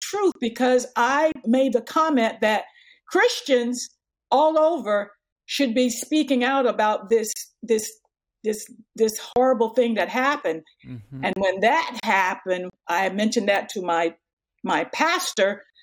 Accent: the South, United States; And I went through a lot of changes, and I grew up in the South, so I experienced a lot, but I still held on to God.

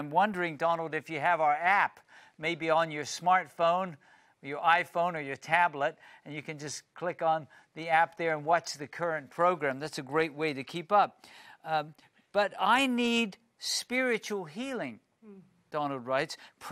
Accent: United Kingdom; Here's one from Jane in my home country of the United Kingdom.

